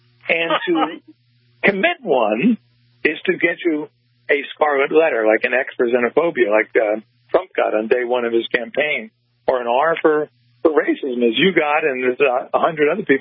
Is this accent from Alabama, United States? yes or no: no; New Jersey, United States; watching a documentary on Jim McGreevy, who was the former governor of my former state, New Jersey, my home state.